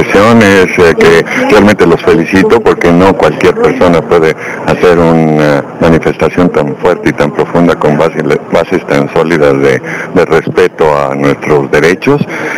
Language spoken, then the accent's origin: Spanish; Nayarit, Mexico; Nosotros venimos de Nayarit, en donde pues es un estado pequeño en relación a los otros estados del país.